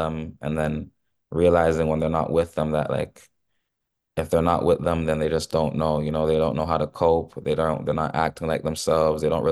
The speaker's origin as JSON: {"language": "English", "town": "Mississauga", "region": "Ontario", "country": "Canada", "tie": "born or raised there", "said": "I'm from Toronto, Canada. Grew up mainly in Mississauga and the Brampton areas."}